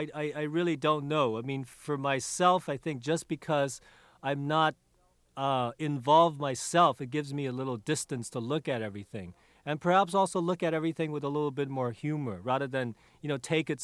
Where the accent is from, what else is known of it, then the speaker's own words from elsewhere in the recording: Hong Kong; I mean, you know, American, but living and growing up in Hong Kong.